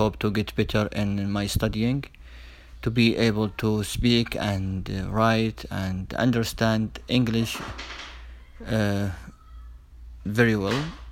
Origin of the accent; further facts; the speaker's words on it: Saudi Arabia; English is a second language; now in Tucson, United States; I am from Saudi Arabia. I live in Jubail City. It's the eastern region of Saudi Arabia. I have been here in Tosan since January to study English